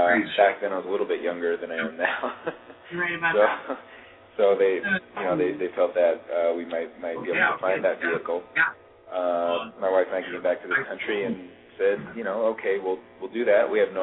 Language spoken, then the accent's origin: English; New Jersey, United States; I was actually born and raised in New Jersey.